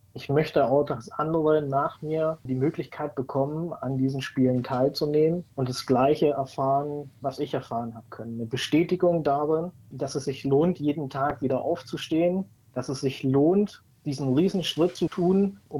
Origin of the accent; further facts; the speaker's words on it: Bavaria, Germany; accent: Bavarian; man hört es am Dialekt, ich bin aus Bayern